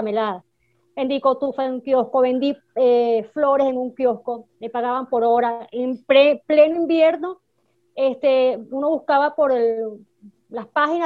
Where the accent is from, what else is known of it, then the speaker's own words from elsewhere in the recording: San Antonio de los Altos, Miranda, Venezuela; also born or lived in Caracas; yo de chiquitiquitica nací, bueno, por supuesto que nací en Caracas, pero me mudé para San Antonio de los Altos.